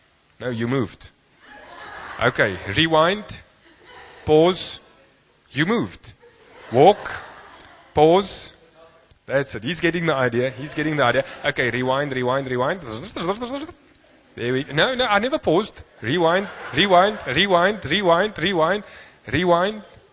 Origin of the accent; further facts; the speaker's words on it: South Africa; And because we are proudly South African, and because we actually can make some decent weapons